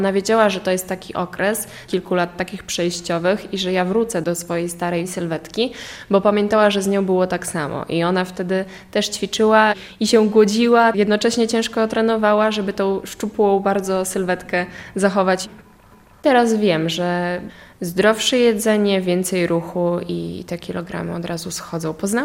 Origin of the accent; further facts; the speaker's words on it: Podlaskie Voivodeship, Poland; Pochodzę z okolic Białegostoku.